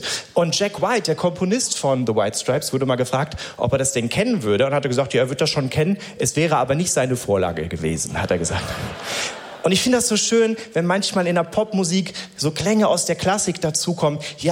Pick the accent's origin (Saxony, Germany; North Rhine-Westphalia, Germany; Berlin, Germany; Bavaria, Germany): North Rhine-Westphalia, Germany; Wattenscheid; Und ich komme ursprünglich aus Wattenscheid.